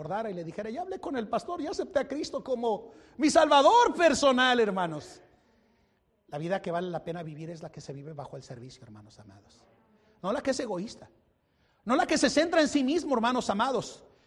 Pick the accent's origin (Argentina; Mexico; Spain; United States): Mexico; yo no estoy tan afanado porque soy mexicano, hermanos.